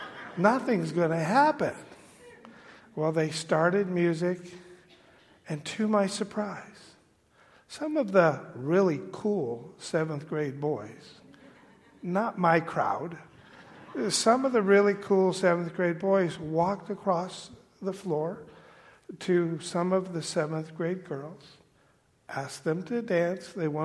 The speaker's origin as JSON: {"language": "English", "town": "Santa Paula", "region": "California", "country": "United States", "tie": "born or raised there", "said": "here I was in my hometown in Santa Paula, California, and I drove by the junior high school where dance became a reality for me."}